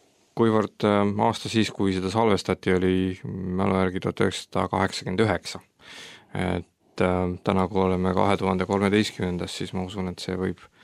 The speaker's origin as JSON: {"language": "Estonian", "town": "Tallinn", "region": "Harju County", "country": "Estonia", "tie": "born there", "said": "Ma olen sündinud Tallinnas 20. aprilli 1973."}